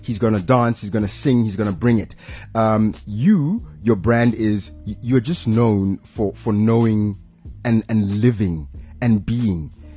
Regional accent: Pretoria, Gauteng, South Africa; I grew up in Pretoria.

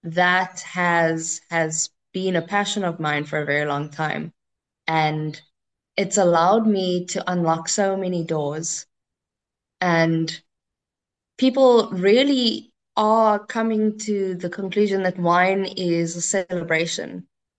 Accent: South Africa; South Africa has something special that the rest of the world really doesn't have. And our people, as a South African collective, we really do make the experience.

